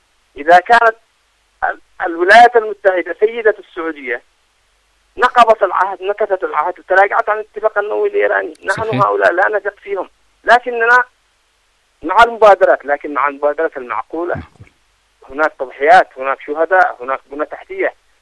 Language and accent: Arabic; Yemen; نحن شعب يمني عظيم مؤمنين بالله،